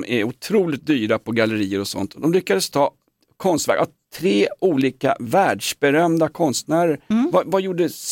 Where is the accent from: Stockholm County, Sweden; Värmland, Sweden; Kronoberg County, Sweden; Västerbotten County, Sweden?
Stockholm County, Sweden; Vällingby; Jag är uppväxt i Vällingby.